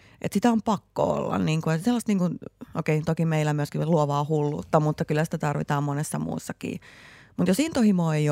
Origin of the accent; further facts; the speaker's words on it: Lahti, Päijänne Tavastia, Finland; Enkä mä millään tapaa tuollakaan häpeästä, että me ollaan Lahdesta.